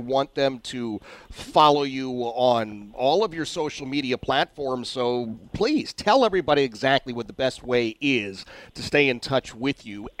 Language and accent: English; Philadelphia, Pennsylvania, United States; I grew up in Philadelphia, and I watched Biden for years